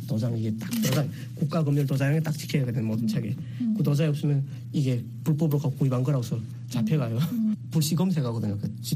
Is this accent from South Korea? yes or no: no; North Korea; 북한에서 왔다는 걸 숨기기 위해서